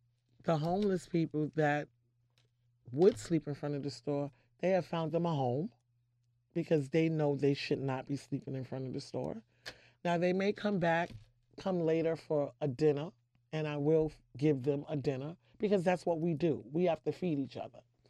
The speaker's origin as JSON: {"language": "English", "country": "United States", "said": "I love bragging about how I am an American girl."}